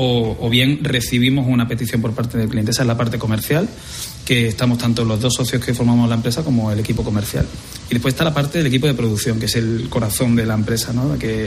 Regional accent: Seville, Andalusia, Spain; yo echaba de menos mi tierra. Entonces, pues decidí implantar lo mejor de ese aprendizaje aquí en Sevilla.

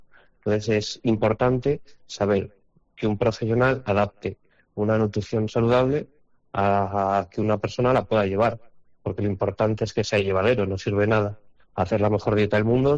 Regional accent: Soria, Castile and León, Spain; vine a Soria, que es de donde soy, para empezar un poco aquí mi proyecto de ser nutricionista

